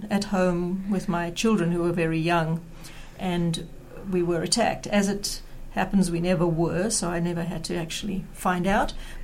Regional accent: Zimbabwe; It is indeed set in Africa, and I come from Africa. I come from Zimbabwe.

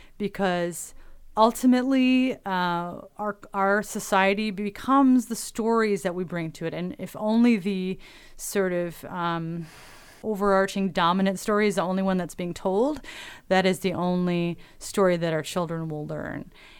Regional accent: Beulah, Michigan, United States; started a printing press in my hometown, Beulah, Michigan, almost 100 years ago.

